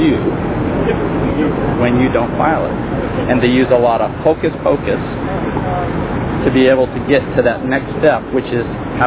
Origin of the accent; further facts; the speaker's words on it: California, United States; I'm from California also